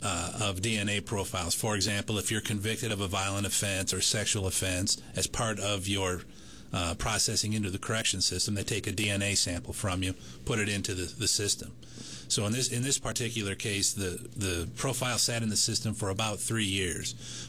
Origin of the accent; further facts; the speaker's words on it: Michigan, United States; as you might be aware, I grew up in Michigan.